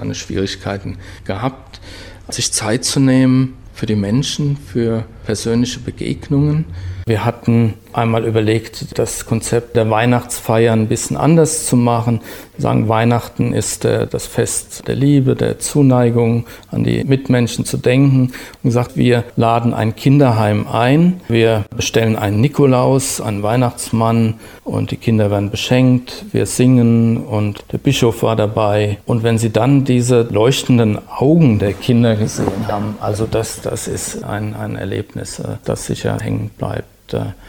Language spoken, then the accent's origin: German; Mainz, Rhineland-Palatinate, Germany; Ich komme aus Mainz